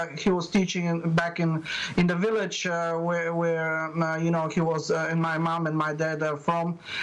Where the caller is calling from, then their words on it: Perth, Western Australia, Australia; Yeah, I'm calling from Perth, Western Australia.